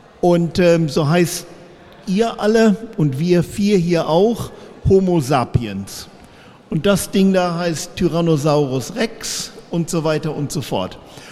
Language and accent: German; Bielefeld, North Rhine-Westphalia, Germany; Also ich bin in Bielefeld groß geworden.